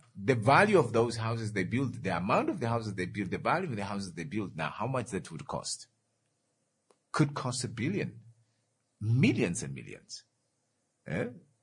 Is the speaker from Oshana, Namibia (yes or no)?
yes; Oshana, Namibia; born there; I live, I was born here in Onawa.